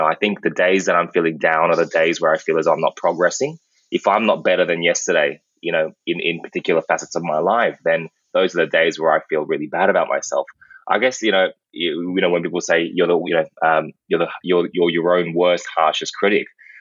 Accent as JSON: {"language": "English", "town": "Brisbane", "region": "Queensland", "country": "Australia", "tie": "born or raised there", "said": "So, I guess following on, growing up in Brisbane, I went to McGregor State School during primary school, and in high school, I went to Brisbane Grammar School"}